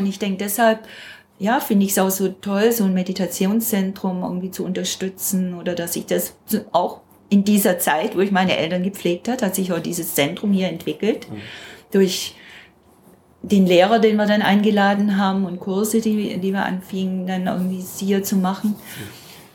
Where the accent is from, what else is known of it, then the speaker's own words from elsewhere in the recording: Notzing, Bavaria, Germany; so in Notzing in dem Dorf, wurde das schon sehr kontrolliert und beobachtet irgendwie und auch beurteilt